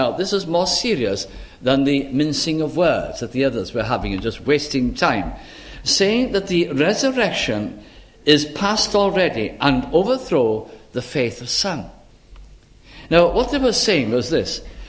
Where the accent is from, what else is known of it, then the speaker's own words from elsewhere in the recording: North West England, United Kingdom; it was in my own church where I was brought up in Lancashire.